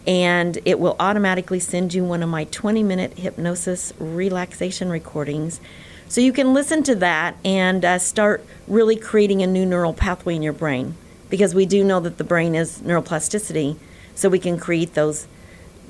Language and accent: English; Indiana, United States; we all know that we are from Indiana and we're originals.